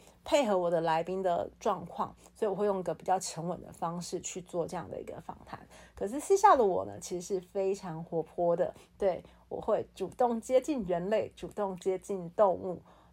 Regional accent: Kaohsiung, Taiwan; also born or lived in Taipei; 以前我在高雄出生长大念书，然后工作前期也在高雄， 后面有机会到台北去闯荡。那后来虽然因为身体的因素回到了高雄休养

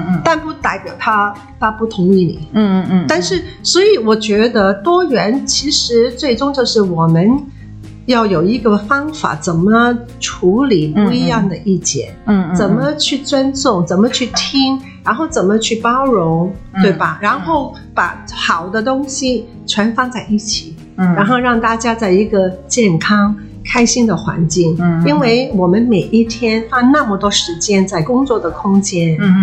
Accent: Hong Kong; now in Taiwan; 我是香港人，我现在在台湾居住了。

